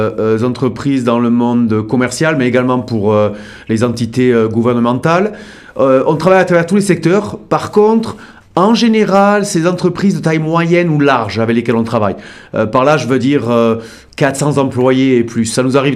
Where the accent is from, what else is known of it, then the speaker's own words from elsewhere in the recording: Nouvelle-Aquitaine, France; moved away as an adult; now in Toronto, Canada; Alors, à l'origine, je suis du Pays Basque, moi, donc du sud-ouest de la France.